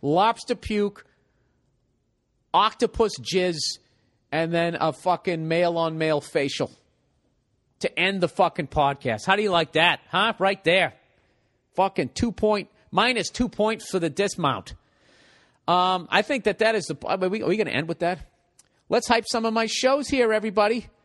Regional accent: Massachusetts, United States; That's because I come from Massachusetts and we don't really have any pro shit other than Doug Flutie.

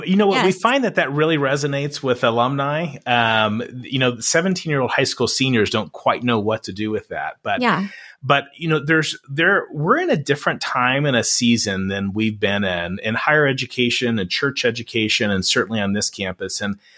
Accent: Tennessee, United States; so I grew up in Tennessee, kind of a smaller town outside of Nashville.

